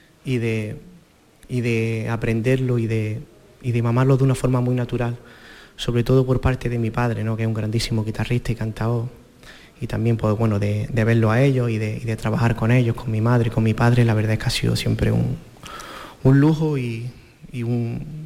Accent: Almuñécar, Andalusia, Spain; allí en mi pueblo, en Almuñécar

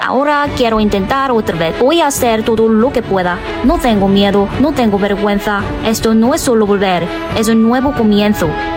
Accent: South Korea; Spanish is a second language; soy coreana.

